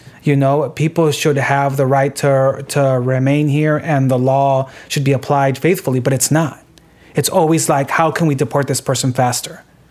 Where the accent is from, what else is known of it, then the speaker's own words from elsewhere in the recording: United States; I have pride in the U.S. and being American and the whole deal.